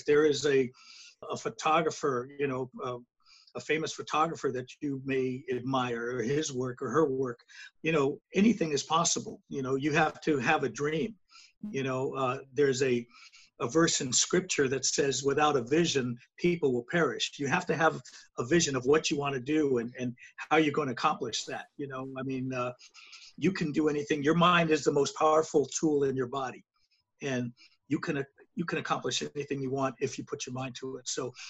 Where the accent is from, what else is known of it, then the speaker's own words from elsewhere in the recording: Brooklyn, New York, United States; I remember coming from my hometown of Brooklyn, New York to Los Angeles